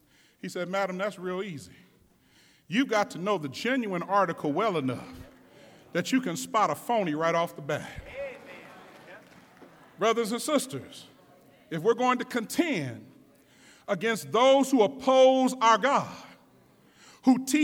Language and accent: English; San Francisco, California, United States; Yeah, I'm from San Francisco, but I don't swing that way, y'all. I'm sorry. I'm from the hood, all right?